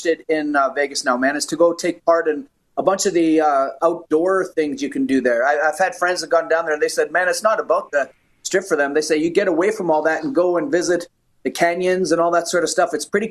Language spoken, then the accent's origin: English; Canada; also born or lived in South Dakota, United States; I just kind of grew up with one of those sort of Canadian, didn't value ourselves enough maybe as a Canadian thing. And then had the opportunity to go to South Dakota for 4 years. And I just came back to Canada.